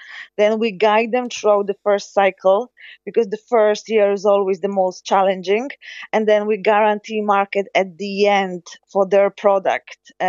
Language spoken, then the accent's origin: English; Poland; English is a second language; moved away as an adult; now in Ireland; So I came to from Poland. I came to Ireland for work, as many of us living here in Ireland.